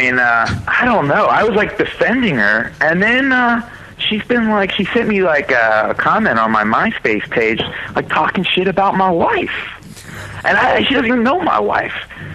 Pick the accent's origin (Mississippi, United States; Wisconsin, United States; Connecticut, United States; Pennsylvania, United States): Pennsylvania, United States; Philadelphia; We're from Philadelphia.